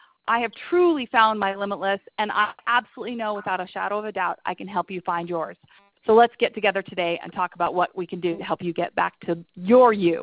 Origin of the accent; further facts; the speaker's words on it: Salt Lake City, Utah, United States; I am calling in, and I am from Salt Lake City, Utah.